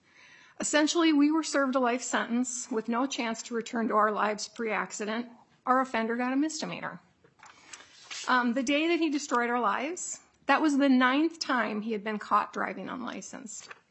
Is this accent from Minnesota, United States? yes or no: yes; Nisswa, Minnesota, United States; I am from Nisswa, Minnesota.